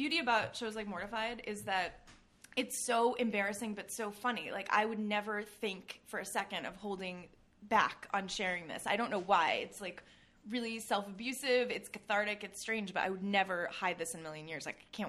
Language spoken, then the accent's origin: English; Sudbury, Massachusetts, United States; Here in Sudbury.